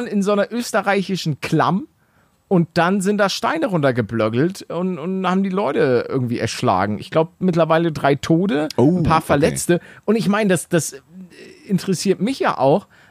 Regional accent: Hamburg, Germany; born there; Hamburg, meine Geburtsstadt.

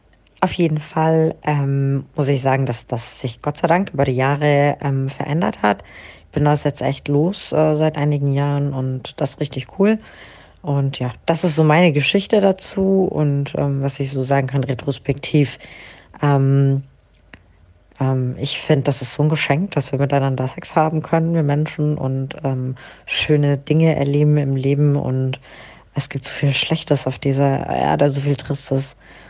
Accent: Germany; Ich komme irgendwie aus dem Südosten Deutschlands, mit Migrationshintergrund ja aufgewachsen und dementsprechend auch extrem streng erzogen worden

